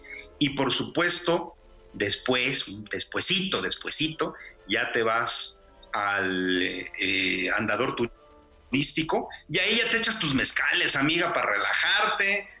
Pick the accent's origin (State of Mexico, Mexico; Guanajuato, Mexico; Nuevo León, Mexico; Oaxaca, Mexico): Oaxaca, Mexico; me siento orgulloso de mi tierra y que tenemos, pues, destinos turísticos fantásticos